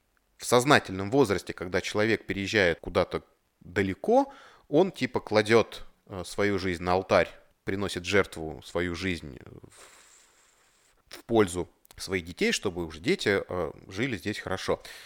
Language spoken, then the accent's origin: Russian; Russia; accent: Russian; я ответил, что да, это русский акцент, я из России